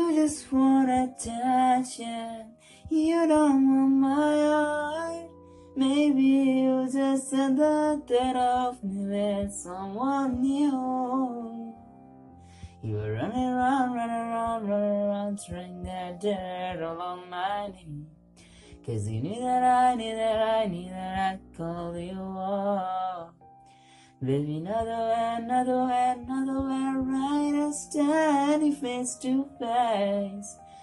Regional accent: Bangladesh; I am from Bangladesh. I am 17, a teenager

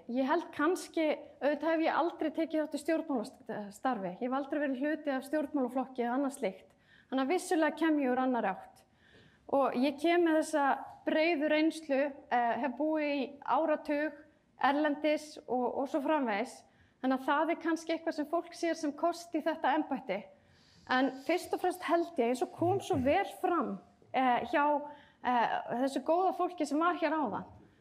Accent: Reykjavik, Capital Region, Iceland; Ég auðvitað ólst upp í Reykjavík en var eins og segir mikið sveit og ég hef stórt landsbyggðarhjarta

